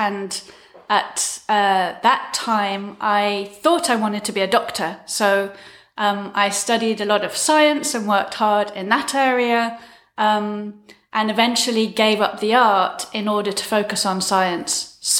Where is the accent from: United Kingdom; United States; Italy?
United Kingdom; London; born there; So I was born in London in the 60s. I have British parents. My mum and dad both lived in the UK.